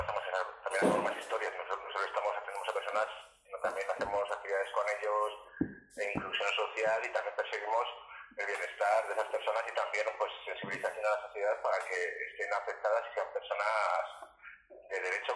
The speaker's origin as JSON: {"language": "Spanish", "town": "Burgos", "region": "Castile and León", "country": "Spain", "said": "No, yo tampoco lo sabía porque tampoco soy de esa zona, soy de Burgos."}